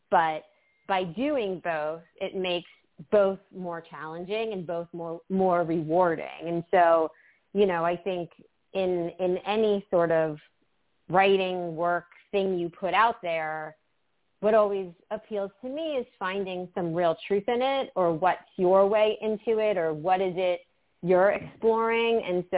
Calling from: Los Angeles, California, United States; Yes, I am calling from L.A.

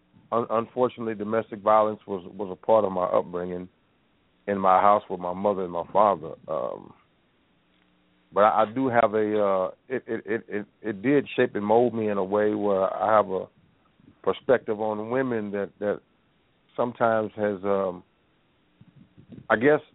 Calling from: Tulsa, Oklahoma, United States; I am calling from Black Wall Street, Tulsa, Oklahoma.

